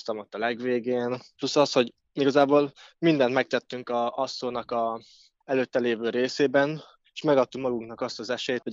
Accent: Kunszentmiklós, Bács-Kiskun, Hungary; hogy én vidéki vagyok, Kunszemiklósról származok, és ott, amikor én elkezdtem vívni

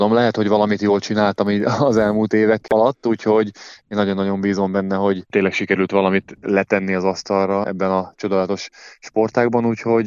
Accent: Hungary; hogy így negyedik magyarként beiktattak

